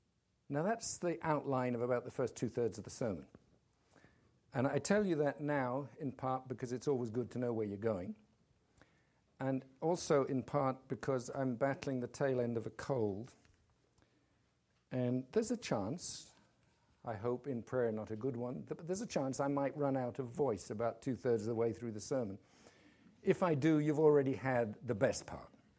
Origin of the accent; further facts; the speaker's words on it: United Kingdom; I'm a British citizen.